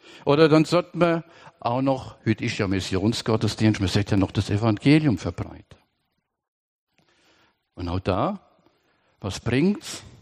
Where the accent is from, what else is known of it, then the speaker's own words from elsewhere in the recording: Germany; moved away as an adult; now in Switzerland; Sie ist Schweizerin, ich bin Deutscher. Und aber bin mittlerweile 31 Jahre da in der Schweiz. Ich habe fast so viel Zeit in der Schweiz verbracht wie in Deutschland. Und rede von daher aber auch Schweizerdeutsch.